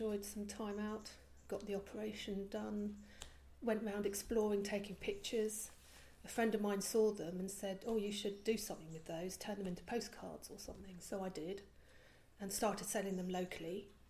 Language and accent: English; Belgium; I was about eight and I was living in Belgium. I was brought up in Belgium